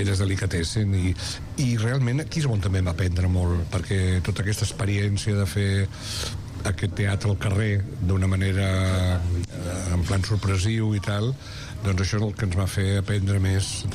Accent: Sitges, Catalonia, Spain; la Cubana som de Sitges, i a més la Vicky Plana també era de Sitges, i érem un grup de gent de Sitges que fèiem teatre

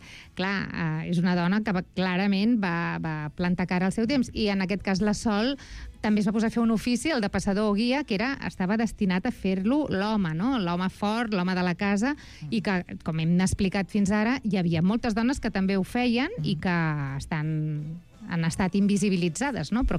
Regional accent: Barcelona, Catalonia, Spain; els que som de Barcelona no el coneixem

